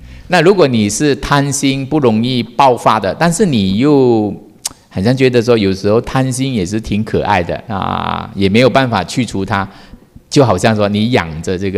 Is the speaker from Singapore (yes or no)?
no; Sabah, Malaysia; 就是我家乡啊，沙巴的家乡。